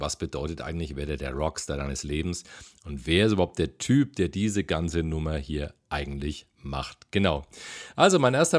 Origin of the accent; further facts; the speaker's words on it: Bavaria, Germany; aus Bamberg. Also hörst du schon am rollenden R. Ich bin ein echt Franke, ein echter Franke, ein waschechter Oberfranke in Bayreuth leben, gerade eben.